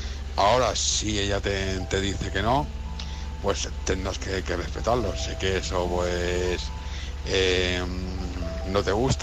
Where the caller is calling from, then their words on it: Madrid, Community of Madrid, Spain; corresponsal de Madrid.